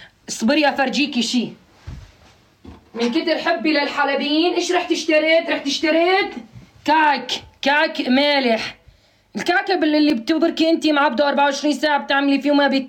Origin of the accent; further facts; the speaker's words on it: Aleppo, Aleppo Governorate, Syria; حبابة أنا حلبية والنعم بالحلبة، خلاص عادي حلبية وديرية عادي